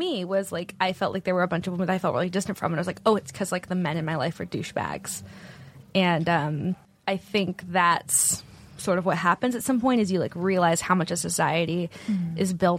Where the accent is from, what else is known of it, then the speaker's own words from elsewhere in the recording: California, United States; I grew up in Silicon Valley.